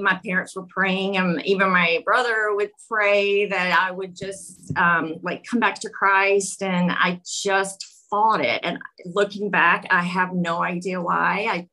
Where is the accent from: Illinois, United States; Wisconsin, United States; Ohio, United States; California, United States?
Ohio, United States; Canton; I'm from Canton, Ohio. I am a mother of three, and I'm a social worker here in the area.